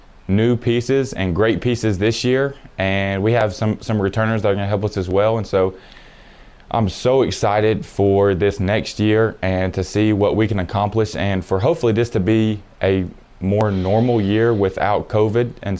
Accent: Tennessee, United States; playing for my home university, my home state, Coach Barnes and his staff, the players we have coming in, the players we have returning, Knoxville, the fans.

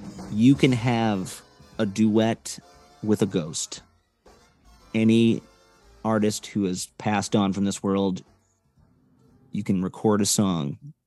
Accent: Evanston, Illinois, United States; the 10th, Saturday night, in my hometown of Evanston, Illinois, Chicago, at Space.

